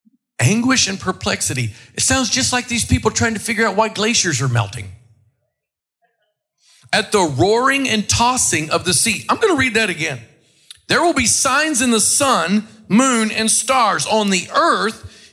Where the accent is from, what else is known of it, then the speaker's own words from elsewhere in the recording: Oklahoma, United States; We have earthquakes in Oklahoma. I'm from Oklahoma. Never in my childhood did we ever have one.